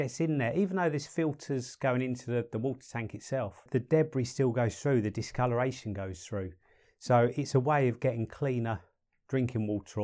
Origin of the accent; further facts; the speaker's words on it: London, United Kingdom; now in Perth, Australia; If you haven't guessed already, I'm from North London. Originally.